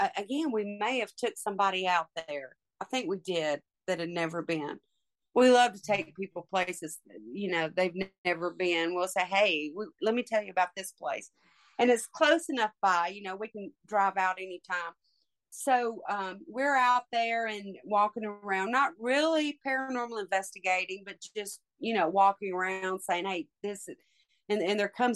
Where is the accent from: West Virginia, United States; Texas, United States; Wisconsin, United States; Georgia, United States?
Georgia, United States; Fairburn; I grew up in Fairburn, Georgia, and I never really thought about the things then and the stories.